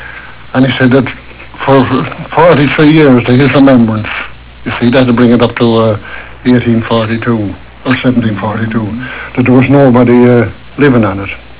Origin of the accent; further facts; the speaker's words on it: Newfoundland and Labrador, Canada; I'm a Newfoundlander. First, last, and always, I'm not a Canadian. I'm a Newfoundlander.